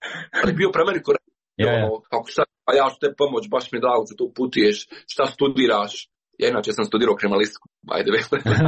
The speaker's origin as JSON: {"language": "Bosnian", "country": "Bosnia & Herzegovina", "said": "ja sam iz Bosne i Hercegovine"}